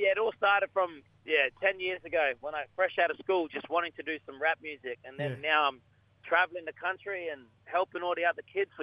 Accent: Darwin, Northern Territory, Australia; Yes, well … I'm from Darwin, Northern Territory, and I'm a proud member of the Marinungu mob from Litchfield National Park in Bachelor Region.

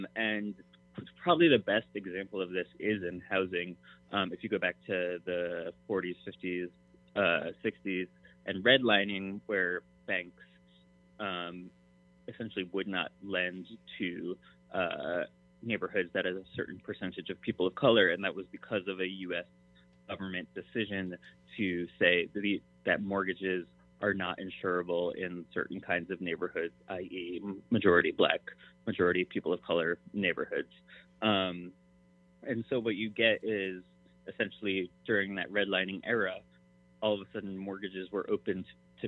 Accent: New York City, New York, United States; I grew up in the West Village, which at a certain point in New York City, at a certain point was affordable

